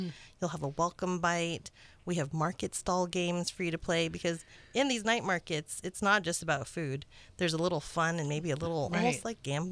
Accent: United States; so I was raised here in the States, but my family is from Taiwan.

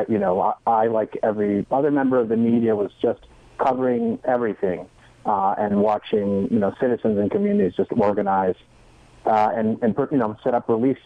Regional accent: New York City, New York, United States; First of all, I'm a New Yorker, and so I'm really unfamiliar with the process.

